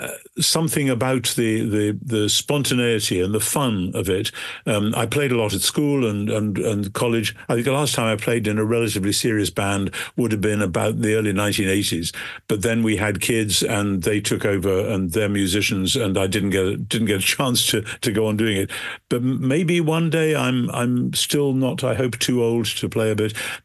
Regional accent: United Kingdom; me as a Brit, writing a book which is obviously partly aimed into the American situation.

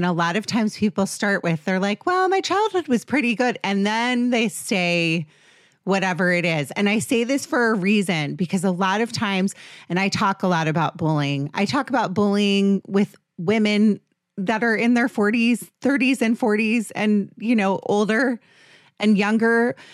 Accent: Potomac, Maryland, United States; I'm from Maryland, just so you know. Shout out Potomac

